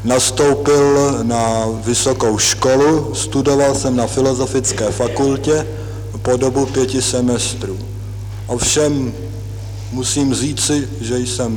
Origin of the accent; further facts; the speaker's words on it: Prague, Czechia; born there; Já pocházím z rodiny buržoázního novináře. Narodil jsem se v Praze a po vychození obecné školy jsem studoval na klasickém gymnáziu.